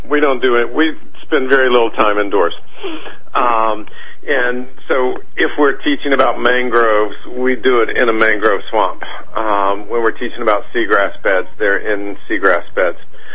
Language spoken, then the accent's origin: English; Miami, Florida, United States; I grew up in Miami.